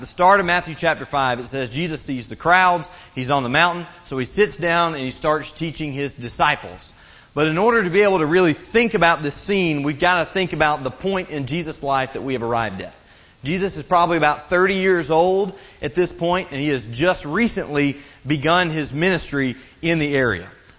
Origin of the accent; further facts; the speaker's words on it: Leeds, Yorkshire and the Humber, United Kingdom; I'm from Leeds.